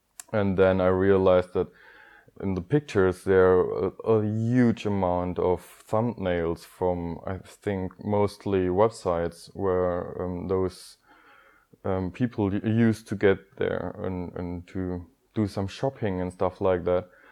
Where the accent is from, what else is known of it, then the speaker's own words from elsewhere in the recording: Stuttgart, Baden-Württemberg, Germany; English is a second language; I'm from Stuttgart, Germany.